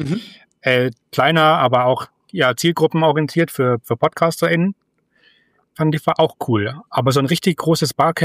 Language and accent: German; Munich, Bavaria, Germany; ist WordPress-Entwickler aus Bayern, meiner alten Heimat in München.